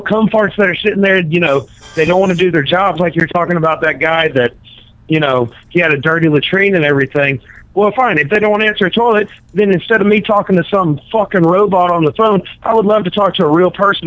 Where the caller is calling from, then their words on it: North Carolina, United States; I'm calling from North Carolina.